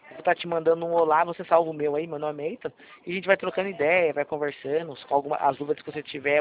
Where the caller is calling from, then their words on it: Itatiba, São Paulo, Brazil; Eu falo de Itatiba, tá? Interior de São Paulo.